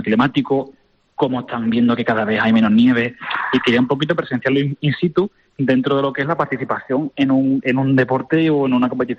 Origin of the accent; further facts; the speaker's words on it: Cádiz, Andalusia, Spain; now in Zaragoza, Spain; Yo soy gaditano